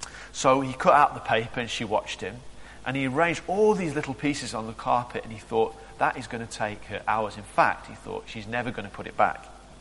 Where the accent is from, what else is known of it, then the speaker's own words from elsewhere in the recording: United Kingdom; now in South Africa; one of the things I've noticed being in South Africa is that actually as British people, we're a nation of worriers.